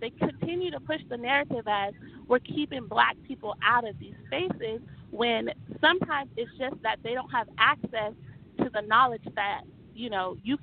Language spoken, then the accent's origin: English; Livermore, California, United States; I am from Livermore, California. We were the only black people from the city that we are from. I went to all white schools. I was the only black girl.